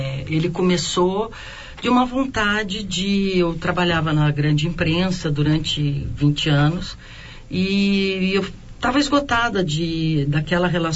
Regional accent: Porto Alegre, Rio Grande do Sul, Brazil; Sim, eu nasci aqui em Porto Alegre.

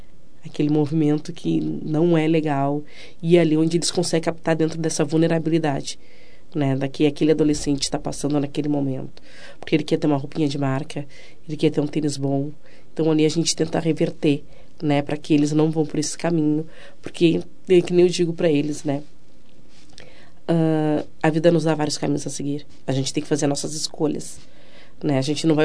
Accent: Brazil; eu sou uma menina preta e da favela, né, eu sou cria da Cruzeiro

